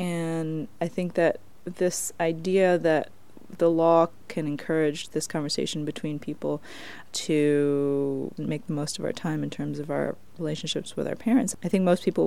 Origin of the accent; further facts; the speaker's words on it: New York, United States; born there; though I was born in New York